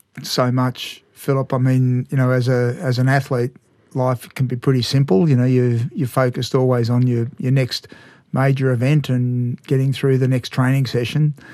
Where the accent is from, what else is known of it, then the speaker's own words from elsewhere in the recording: Melbourne, Victoria, Australia; I grew up in Melbourne and went to a Jesuit school down there.